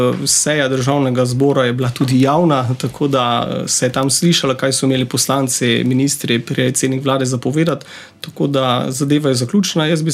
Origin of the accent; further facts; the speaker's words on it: Kuzma, Mura, Slovenia; jaz prihajam z Goričkega, majhna občina, obmejna, Tromeja, Madžarska, Avstrija, občina Kuzma.